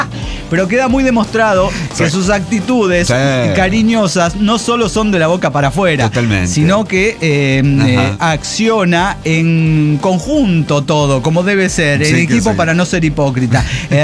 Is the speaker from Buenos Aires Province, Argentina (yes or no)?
yes; Nueve de Julio, Buenos Aires Province, Argentina; also born or lived in Olavarría; vivía en Olavarría. Luego de un paso fugaz por esa ciudad, 10 años, me volví a mi ciudad natal, que es 9 de julio, provincia de Buenos Aires.